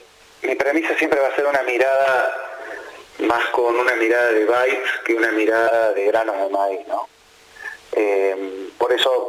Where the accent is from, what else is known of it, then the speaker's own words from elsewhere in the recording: Río Cuarto, Córdoba, Argentina; born there; Yo nací en Río Cuarto, pero me vine a estudiar ingeniería de sistemas a Córdoba, y donde sigo viviendo.